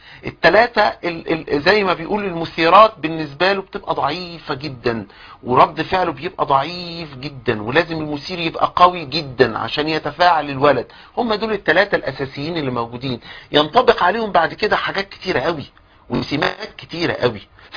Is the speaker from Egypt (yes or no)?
yes; Egypt; عندنا في مصر مجموعة من الاساتذة العظام اللي موجودين في الطب النفسي